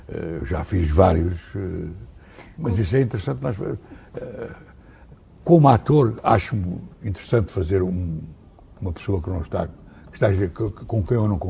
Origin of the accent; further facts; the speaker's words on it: Lisbon, Portugal; born there; also born or lived in Beira; E vivi em vários sítios, convivi com vários tipos de sociedade. Vivi em África, vivi na Beira, nasci em Lisboa, corri já muita parte do mundo.